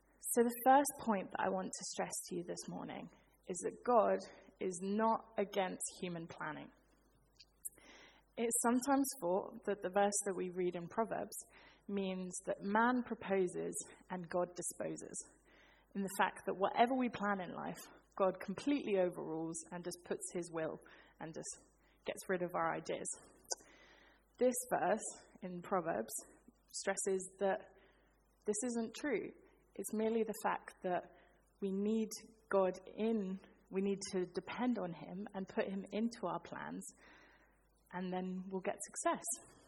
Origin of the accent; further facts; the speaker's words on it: Reading, South East England, United Kingdom; I'm one of the Moreland students, as we've said. I'm in my third year, and I'm from Reading.